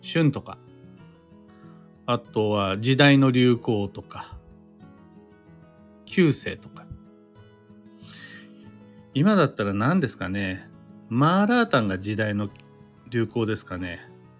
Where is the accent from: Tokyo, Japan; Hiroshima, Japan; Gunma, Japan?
Gunma, Japan; Kiryu; 僕が生まれ育った群馬県桐生市だとソースカツ丼、あとはひもかわうどん、さらには焼きまんじゅうとかが名物です。